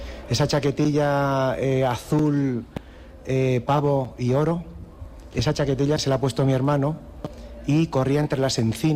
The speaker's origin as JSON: {"language": "Spanish", "town": "Salamanca", "region": "Castile and León", "country": "Spain", "said": "yo soy de Salamanca, del Campo Charro."}